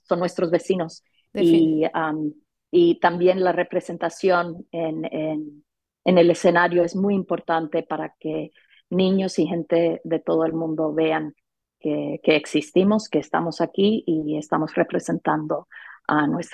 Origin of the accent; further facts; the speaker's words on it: Colorado, United States; born there; now in Rosendale, United States; Yo soy nacida en Colorado, soy de familia colombiana. Vivo en Rosendale, o sea, soy local desde hace 4 años, vivo aquí.